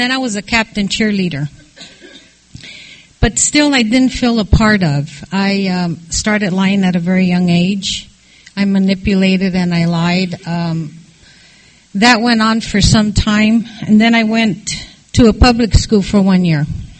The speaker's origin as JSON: {"language": "English", "town": "Los Angeles", "region": "California", "country": "United States", "tie": "born or raised there", "said": "I was born and raised in Los Angeles. I was raised with two older brothers."}